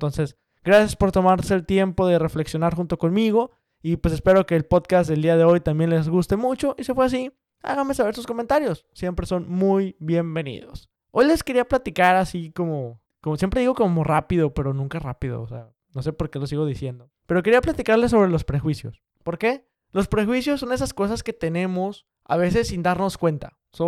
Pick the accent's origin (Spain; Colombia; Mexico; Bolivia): Mexico; Monterrey, Nuevo León; Hicimos carnita asada como buenos regios y trajimos pues mucho ambiente mexicano.